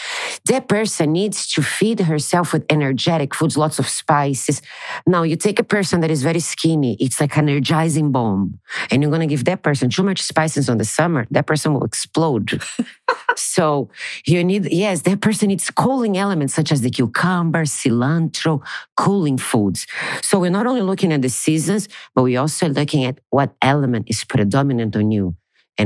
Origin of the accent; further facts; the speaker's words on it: Brazil; moved away; I'm originally from Brazil and I've been living here for 12 years.